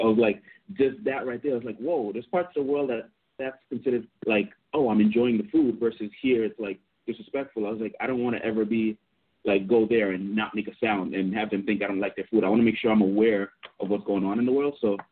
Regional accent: Aruba; I grew up in Aruba, right? A super small island.

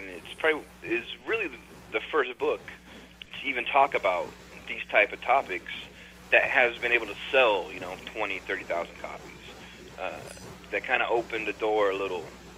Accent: Seattle, Washington, United States; Well, I've always been fascinated by Lewis and Clark, probably from growing up around Seattle

